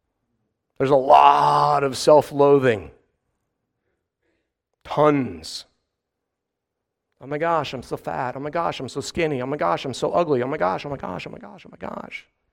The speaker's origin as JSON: {"language": "English", "country": "United States", "said": "I was like, this person could have a gun. And I'm like, I don't care, I'm an American."}